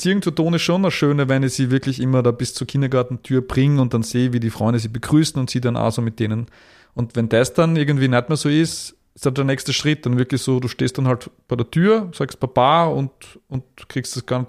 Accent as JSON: {"language": "German", "town": "Fürstenfeld", "region": "Styria", "country": "Austria", "tie": "born or raised there", "said": "wo ich aufgewachsen bin in Fürstenfeld, das war 94, 95"}